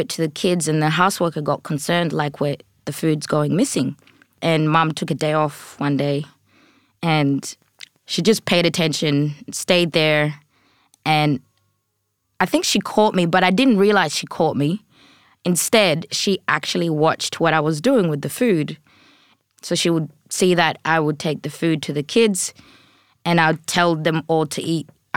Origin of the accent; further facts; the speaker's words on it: Burundi; born there; And so I was born in Burundi, which would be Central East Africa.